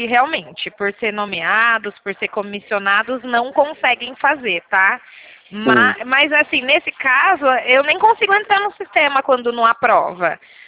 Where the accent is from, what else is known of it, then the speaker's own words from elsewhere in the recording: São Paulo, Brazil; eu sou de São Paulo.